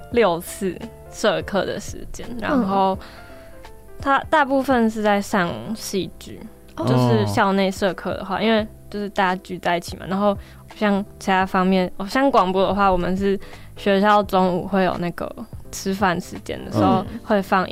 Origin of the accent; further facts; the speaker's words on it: southern Taiwan, Taiwan; 因为我是南部的，然后南部通常很多大传社都会联合一起办活动